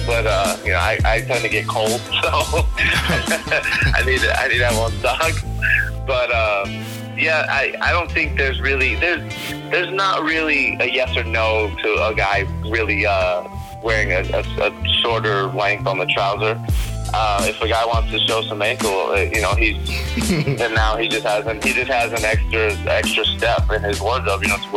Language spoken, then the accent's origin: English; Michigan, United States; I grew up in Michigan. You know, I always supported U of M.